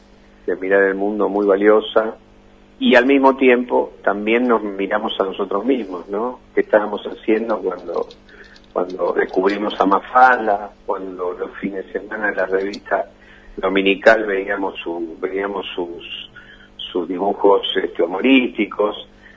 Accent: Argentina

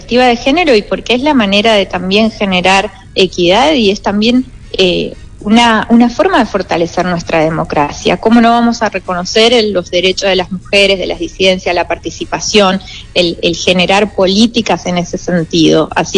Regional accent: Argentina

